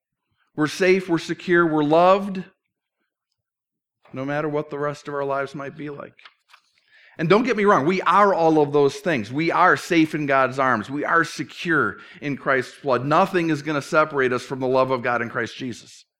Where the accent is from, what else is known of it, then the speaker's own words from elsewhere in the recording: St. Paul, Minnesota, United States; Growing up in St. Paul, I was confused why there was such a substantial Southeast Asian population.